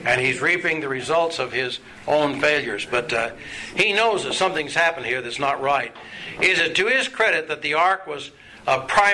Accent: Nebraska, United States; Well, as a child growing up in Nebraska, I never saw that as a particular custom.

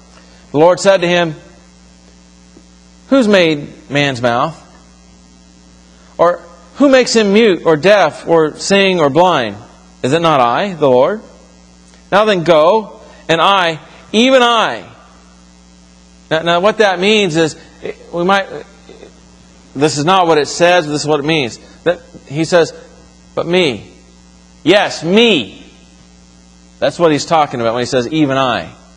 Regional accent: Florida, United States; I'll tell you, I was born and raised in Florida. I've been face to face with big snakes.

